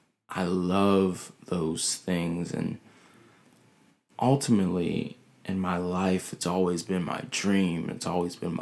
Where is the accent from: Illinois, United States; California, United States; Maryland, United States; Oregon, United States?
Maryland, United States; Baltimore; talk about how I feel being a young 20-year-old African-American male in Baltimore City, born and bred in Baltimore City, but going to a Jesuit Catholic college and university.